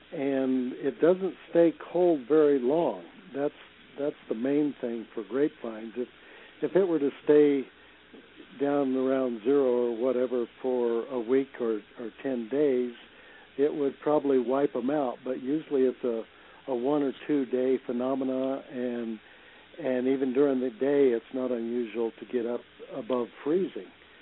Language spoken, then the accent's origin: English; Colorado, United States; I grew up in Colorado, and we figured every time it would in the winter it freeze down to 2 foot